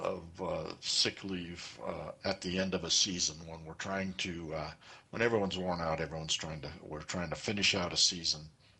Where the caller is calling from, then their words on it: Anchorage, Alaska, United States; I am joining you from Anchorage.